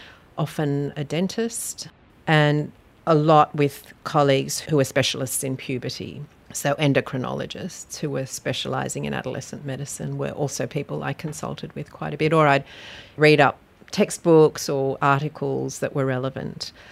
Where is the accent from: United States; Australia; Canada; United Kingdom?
Australia; Sydney, New South Wales; also born or lived in Malaysia; I was born in Australia, but we moved back to Malaysia when I was about 1.